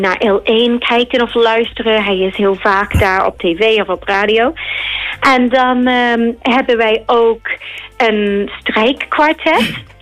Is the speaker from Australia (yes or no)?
yes; Australia; Dutch is a second language; Want mijn roots die liggen natuurlijk in Nederland. Ik ben Australisch. Dat zou je niet horen aan mijn accent.